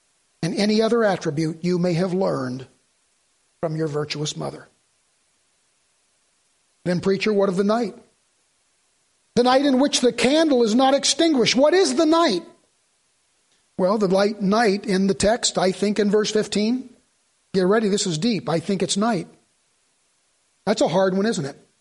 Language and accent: English; Reading, United States; when I grew up in Reading.